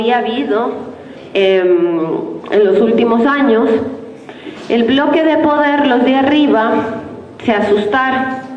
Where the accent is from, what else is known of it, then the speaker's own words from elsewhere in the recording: Ecuador; venimos desde Ecuador a compartir la palabra, a compartir un poco a qué nos estamos enfrentando en Ecuador en los últimos años